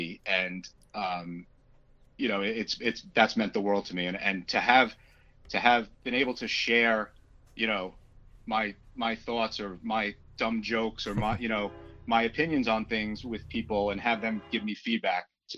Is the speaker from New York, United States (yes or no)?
yes; Long Island, New York, United States; I grew up on Long Island, and I love all the sports, and I love the New York teams